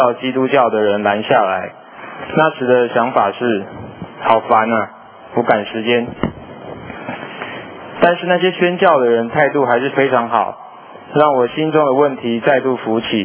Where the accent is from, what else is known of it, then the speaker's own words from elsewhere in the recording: Taipei, Taiwan; 我出生在台湾台北，从小家里在特定节日都会拜拜，对于基督教的了解有限。